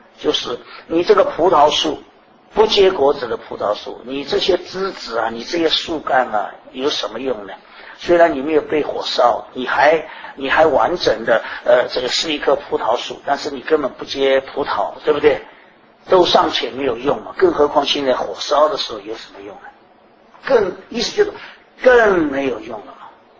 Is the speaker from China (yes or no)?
yes; China; 特别我们中国人不晓得为什么跟犹太人过不去